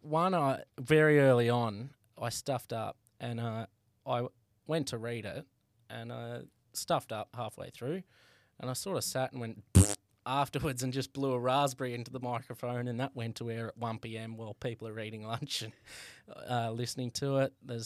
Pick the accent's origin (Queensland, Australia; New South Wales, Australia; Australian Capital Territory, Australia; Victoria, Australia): Victoria, Australia; Colac; I've growing up in Colac, like, it's just a beautiful town.